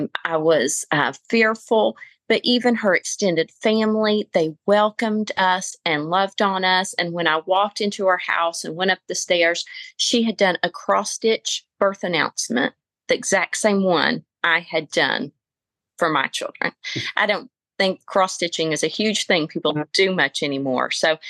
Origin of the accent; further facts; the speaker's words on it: the South, United States; accent: Southern; I remember the first time we talked on the phone, she couldn't get over my Southern accent.